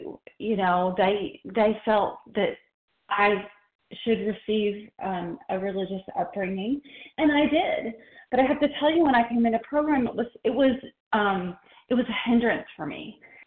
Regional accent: Georgia, United States; I grew up in South Georgia, and I grew up in a Southern Baptist church, and there was a lot of loud preaching.

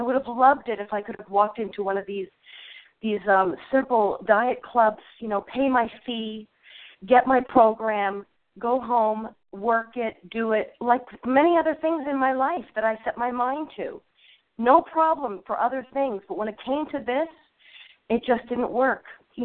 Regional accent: New Jersey, United States; from South Jersey, a recovered compulsive overeater.

